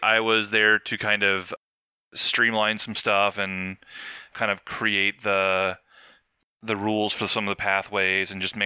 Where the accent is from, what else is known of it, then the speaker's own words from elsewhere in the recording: Columbus, Ohio, United States; yeah, so I'm originally from Columbus, Ohio.